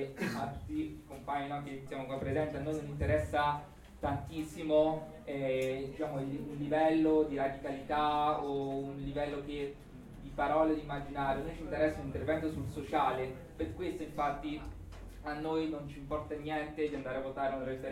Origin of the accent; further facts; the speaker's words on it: Rome, Lazio, Italy; io sono di Roma, no?